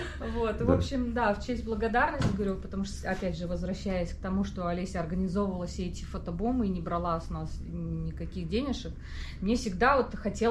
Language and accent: Russian; Vladimir Oblast, Russia; Владимирской области.